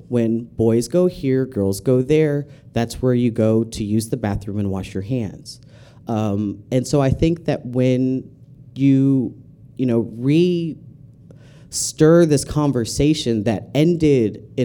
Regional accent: Houston, Texas, United States; And I come from Houston

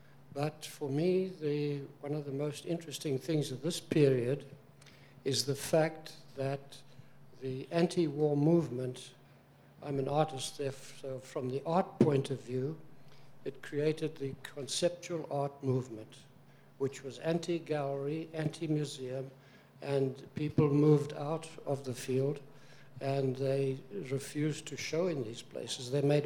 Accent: South Africa; I'm from South Africa originally

